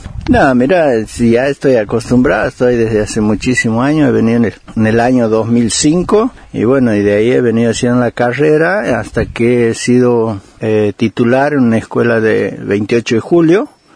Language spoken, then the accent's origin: Spanish; Loreto, Santiago del Estero, Argentina; moved away; soy de Santiago del Estero. Y hace muchísimos años he venido a trabajar en la provincia. Soy docente y bueno, vengo de un pueblo que se llama Loreto.